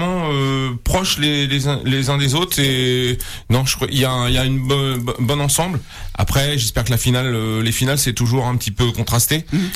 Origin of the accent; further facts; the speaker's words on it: France; Après, nous, on est français, donc il faut prendre un peu de recul pour analyser tout ça.